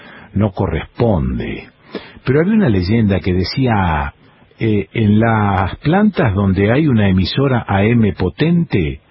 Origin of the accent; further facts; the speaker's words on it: Rosario, Santa Fe, Argentina; Yo me crié en Rosario